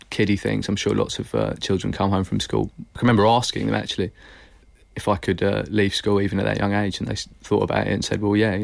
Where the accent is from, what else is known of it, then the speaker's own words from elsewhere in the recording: Yorkshire and the Humber, United Kingdom; also born or lived in Norwich, United Kingdom; I was born in Norwich, but we lived in rural Yorkshire, which is where my formative years were spent. And I was home educated, I think, from the ages of 8 or 9.